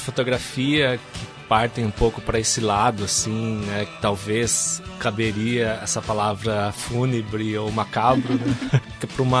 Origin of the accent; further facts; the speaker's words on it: Maringá, Paraná, Brazil; born there; also born or lived in Nova Esperança; Eu morei, eu nasci em Maringá. Ah. Eu sou daqui mesmo.